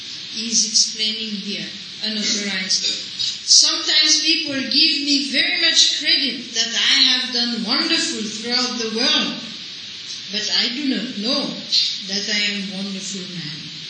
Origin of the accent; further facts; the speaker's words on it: India; I'm poor Indian. I couldn't bribe them, especially at the time when Prabhupada went to America.